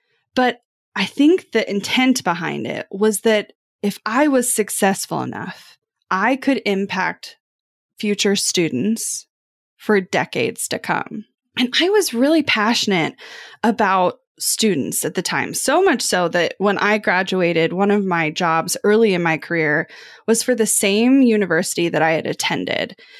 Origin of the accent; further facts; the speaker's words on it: Kansas City, Missouri, United States; Because I don't know about where you grew up, but growing up in Kansas City, there were clearly names of people, of families that had the wealth